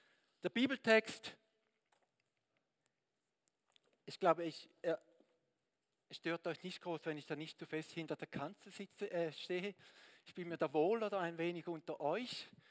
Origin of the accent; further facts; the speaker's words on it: Switzerland; bin Schweizer, sagt mir das Ding da. Das ist meine Identität, ich bin Schweizer.